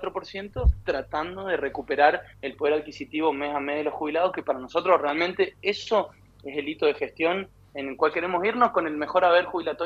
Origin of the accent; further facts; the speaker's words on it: Argentina; fuimos todos los argentinos, o somos todos los argentinos que nos tenemos que hacer cargo de eso.